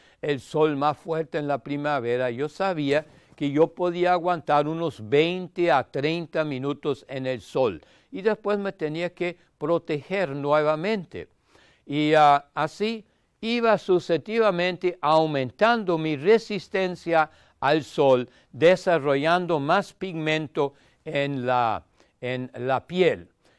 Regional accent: Germany; Spanish is a second language; En Alemania, donde yo nací y me eduqué, en mi país de origen, en Alemania

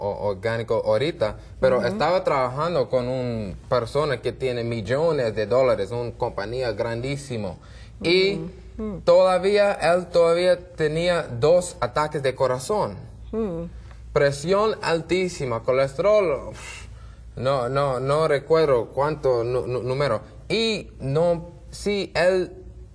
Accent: Brooklyn, New York, United States; Soy de Nueva York, de Brooklyn

